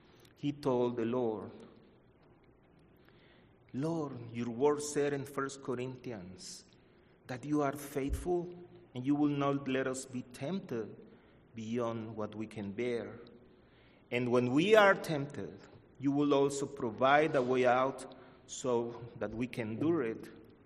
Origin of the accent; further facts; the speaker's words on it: United Kingdom; accent: British; English is a second language; As a priest of second language, probably you have noticed my British accent, and that is not included here.